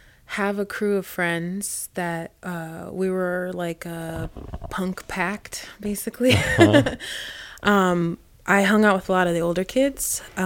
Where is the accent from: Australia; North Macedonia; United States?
United States; Indiana; I grew up in Indiana and I was one of four families of color.